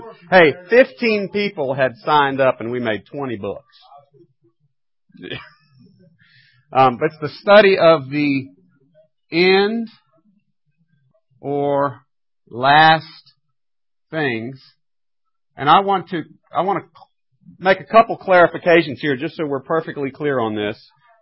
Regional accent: New Jersey, United States; born there; Hey, I was born in New Jersey.

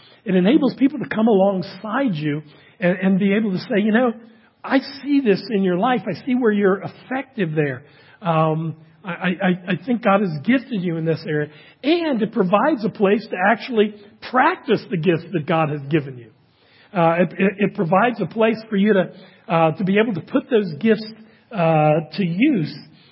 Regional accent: Washington, District of Columbia, United States; my hometown baseball team, the Washington Senators, which are now the Washington Nationals

